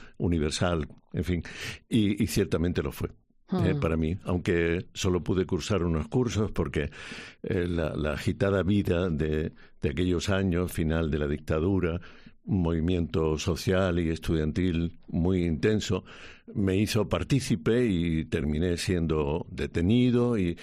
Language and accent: Spanish; Spain; moved away as an adult; also born or lived in Geneva; yo quería estar vivo, activo y contribuir a que en mi país hubiera libertades, ¿no? Entonces, pues me fui a un entorno donde había muchísimos españoles, que era la ciudad de Ginebra